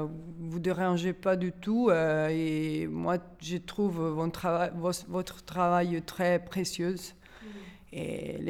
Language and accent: French; Tuscany, Italy; French is a second language; j'ai 27 et je viens de la Toscane.